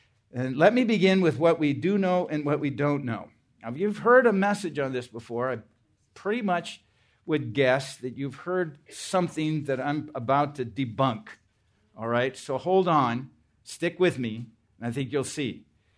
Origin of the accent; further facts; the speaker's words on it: Iowa, United States; Now, it wouldn't be bad because I'm from Iowa. There's something called Iowa Nice.